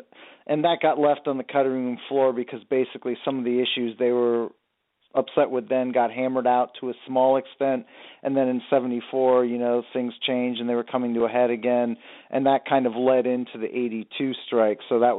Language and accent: English; Oregon, United States; We didn't have a pro team where I grew up in Oregon.